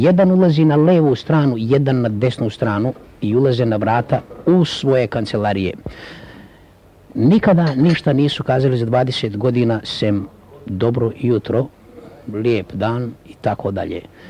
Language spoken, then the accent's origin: Serbian; Žegar, Šibenik-Knin County, Croatia; moved away as an adult; now in Australia; Ja sam rodom iz sela Žegara, blizu Knina, opština Obrovac, srez je bio Zadar, e sad vjerovatno je Knin. Kad sam navršio 18, zamolio sam oca i majku da me puste da idem u svet.